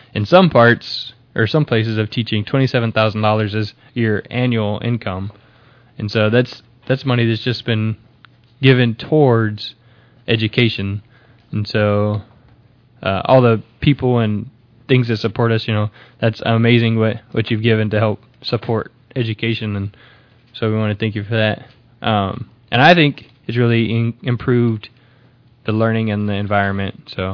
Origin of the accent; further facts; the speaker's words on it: Houston, Texas, United States; So, I'm born and raised in Houston, Houston Baptist University. So, pretty much my whole life has been here in Houston.